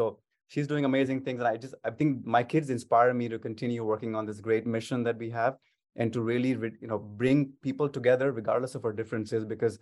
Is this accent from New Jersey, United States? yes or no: no; Dallas, Texas, United States; When I travel internationally, I don't say I'm from Dallas, U.S. I say I'm from Texas, and everybody knows that, right?